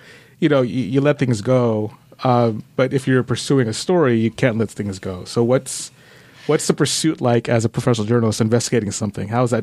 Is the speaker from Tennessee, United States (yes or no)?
no; California, United States; I mean, I'm born and raised in California, and I'm being accused of being not native.